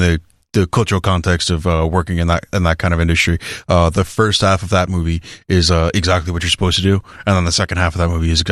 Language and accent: English; New York, United States; also born or lived in Florida; To clarify for people, I'm from New York. Lived in Florida before I moved here.